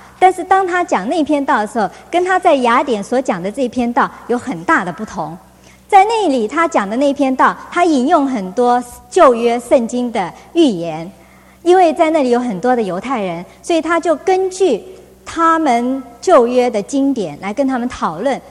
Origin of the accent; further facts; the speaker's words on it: China; 跟我们中国人很像，他们拜各种的神啊